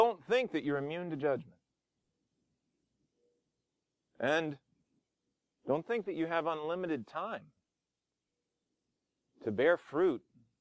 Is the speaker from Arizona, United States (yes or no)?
no; New Orleans, Louisiana, United States; where are you from? I said, New Orleans.